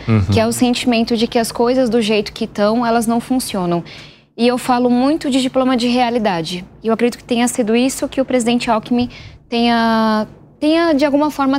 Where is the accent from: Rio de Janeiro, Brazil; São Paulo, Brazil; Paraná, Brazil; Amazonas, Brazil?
São Paulo, Brazil; Eu venho da periferia de São Paulo. Nasci, fui criada, minha família ainda mora em uma ocupação na periferia de São Paulo.